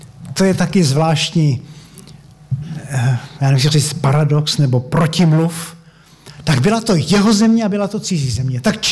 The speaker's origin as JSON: {"language": "Czech", "town": "Vsetín", "region": "Zlín Region", "country": "Czechia", "said": "Máme tam u nás ve Vsetíně kousek za městem jednu zahrádku"}